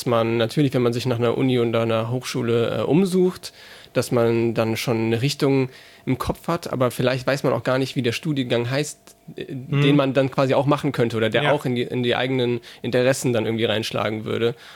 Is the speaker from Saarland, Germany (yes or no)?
yes; Saarbrücken, Saarland, Germany; Aber in Saarbrücken zum Beispiel, wo ich herkomme